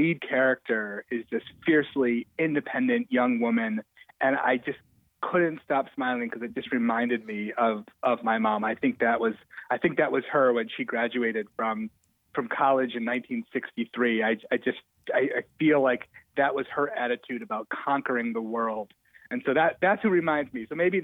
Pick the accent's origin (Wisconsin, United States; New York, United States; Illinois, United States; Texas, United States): New York, United States; Rochester; being an Indian and being in the environmental settings that I had grown up in, and here in Rochester and upstate New York, I wasn't always, usually I was one or two Asian Americans or one or two Indians in the room.